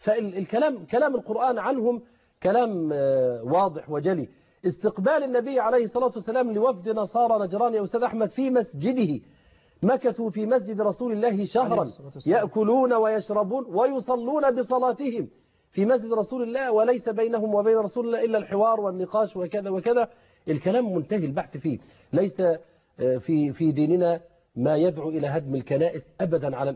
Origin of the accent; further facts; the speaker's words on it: Upper Egypt, Egypt; قلت لهم عندنا في الصعيد قد تقوم الحروب والمشاكل بين عائلات